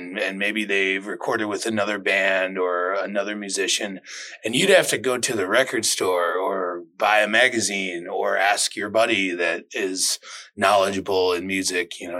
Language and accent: English; Eau Claire, Wisconsin, United States; we had a really established jazz band in my hometown of Eau Claire, Wisconsin.